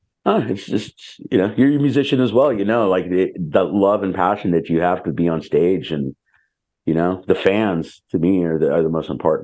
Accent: Los Angeles, California, United States; I've always been from Los Angeles. I'm 53, so I grew up, born and raised here, but I've lived all over the world and different places.

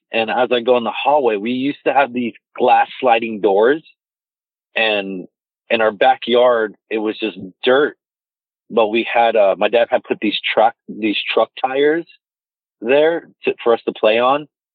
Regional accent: Mesa, Arizona, United States; So I've lived here in Mesa, Arizona my entire life. I was born in June 6, 1996.

